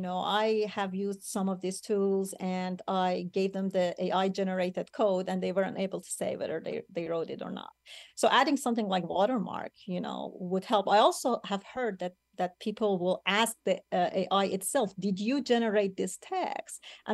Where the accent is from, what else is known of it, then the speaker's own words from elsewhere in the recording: Iran; I'm from Iran, you know, when I traveled back to Iran